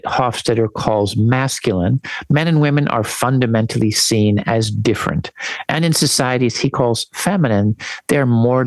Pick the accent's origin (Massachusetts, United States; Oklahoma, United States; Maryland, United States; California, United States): California, United States; San Diego; For example, I grew up in San Diego in California, and I had a stereotypical image of Mexican men as super macho.